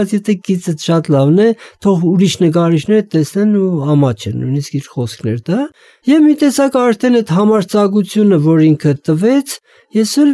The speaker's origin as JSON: {"language": "Armenian", "town": "Gyumri", "region": "Shirak", "country": "Armenia", "tie": "born or raised there", "also_born_or_lived": "Yerevan", "said": "սկիզբը ասում եմ Գյումրին էր, որովհետեւ ես շատ-շատ ավելի հասուն, այսպես առաջացած տարիքում զգացի ծննդավայրիս զմայլանքը, գեղեցկությունը"}